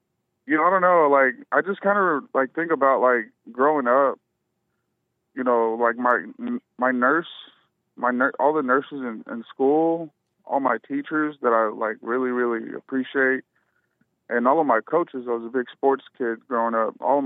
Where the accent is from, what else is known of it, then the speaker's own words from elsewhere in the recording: Dallas, Texas, United States; at least for me growing up in Dallas, Texas, I mean, they're mostly white.